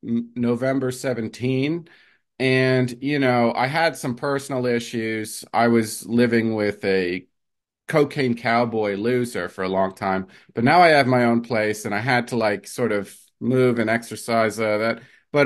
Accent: New Jersey, United States; now in Austin, United States; when I first moved here, I wasn't sure people would like me in Texas because I'm from New Jersey.

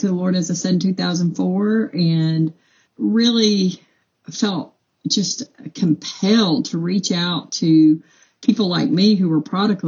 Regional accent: Cleveland, Tennessee, United States; also born or lived in Chattanooga; I am in Cleveland, Tennessee. I actually grew up in Cleveland, Tennessee. It is my hometown. I left here back in early 90s and migrated just 30 miles north to Chattanooga

